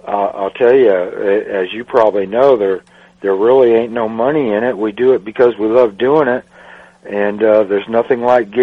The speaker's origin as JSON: {"language": "English", "region": "Pacific Northwest", "country": "United States", "tie": "born or raised there", "also_born_or_lived": "Texas", "moved": "as an adult", "said": "I was born and raised in the Northwest, but many years ago, when I left home and left the country, I went to the big city"}